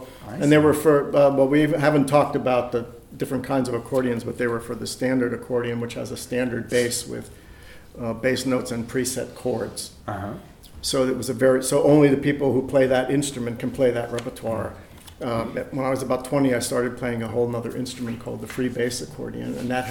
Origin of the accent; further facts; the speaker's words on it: Pittsburgh, Pennsylvania, United States; Well, I grew up in the Pittsburgh area, and you would certainly find it there